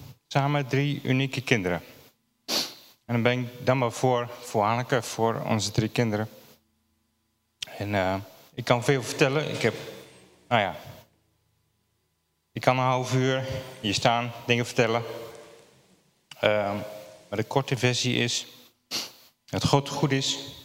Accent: Gelderland, Netherlands; Ik ben opgegroeid aan de Broekstraat, Zelm. Naar Achterhoek, Staaltje om me heen. Op de boerderie.

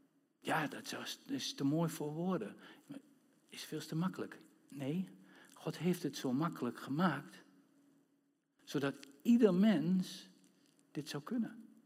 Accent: Netherlands; We zijn Nederlanders, dus we doen mee vandaag.

